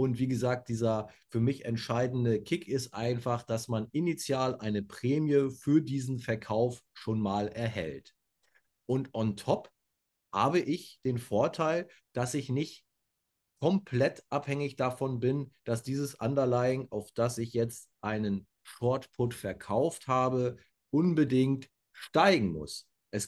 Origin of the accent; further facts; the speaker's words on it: Hamburg, Germany; In Hamburg haben wir leider nur Zweitliga-Fußball. Das heißt, als Norddeutscher fährt man natürlich ins Bremer Weserstadion